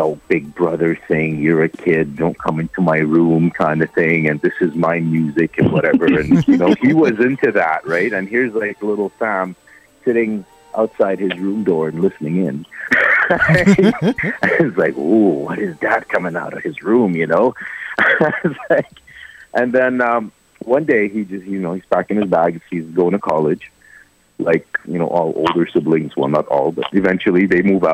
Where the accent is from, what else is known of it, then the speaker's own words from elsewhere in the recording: Dubai, United Arab Emirates; And I grew up in Dubai. It's a desert.